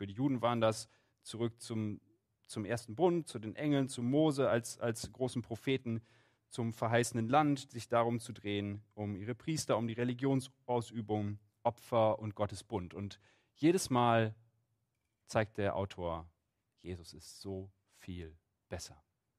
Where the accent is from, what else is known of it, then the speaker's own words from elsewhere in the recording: Wuppertal, North Rhine-Westphalia, Germany; Ich habe die in Wuppertal gemacht, wo ich herkomme. Wuppertal ist ein Ort mit sehr vielen Bergen.